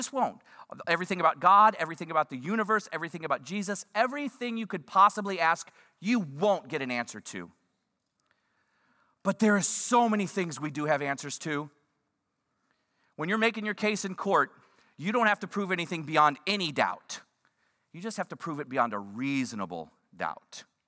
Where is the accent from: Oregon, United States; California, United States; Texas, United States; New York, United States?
Texas, United States; Houston; I've spent many years growing up in the Houston area.